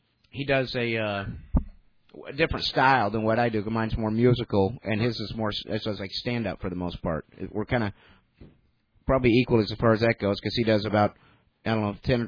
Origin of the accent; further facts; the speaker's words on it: Alabama, United States; now in California, United States; Because when I moved out from Alabama to California, I got really tired of people going, "Well, hey, where are you from, boy?" And I was like, "Uh-oh, the accent's got to go."